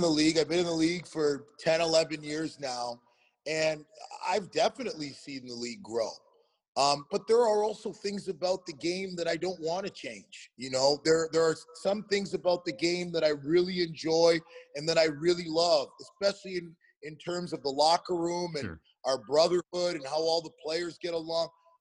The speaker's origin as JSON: {"language": "English", "country": "Canada", "lives_now": "United States", "said": "I'm Canadian. I'm not from the United States. So I've learned a ton of stuff that I didn't know before about this country that I live in now and work in now."}